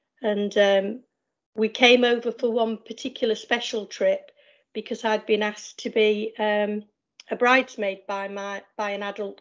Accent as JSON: {"language": "English", "town": "Hull", "region": "Yorkshire and the Humber", "country": "United Kingdom", "said": "So mum said, right, we'll go home then. And as far as she was concerned, Hull was home. So I'm from Hull now."}